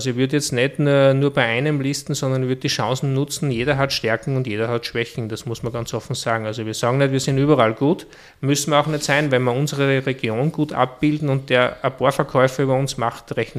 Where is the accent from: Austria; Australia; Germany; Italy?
Austria; bei uns in Österreich